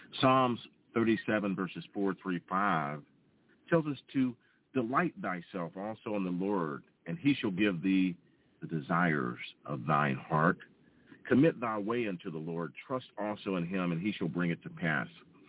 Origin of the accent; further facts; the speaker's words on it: Tennessee, United States; I'm back in my home state of Tennessee